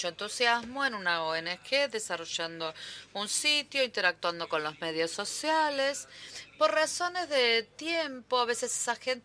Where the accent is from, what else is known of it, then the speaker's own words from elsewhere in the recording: Tunisia; Provengo de Túnez.